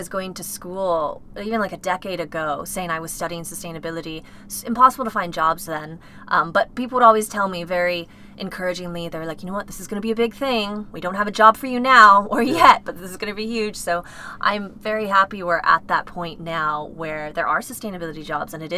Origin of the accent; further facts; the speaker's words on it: Cupertino, California, United States; Francisco because I'm originally from Cupertino, and growing up, no one knew where Cupertino was when I was outside of the Bay Area.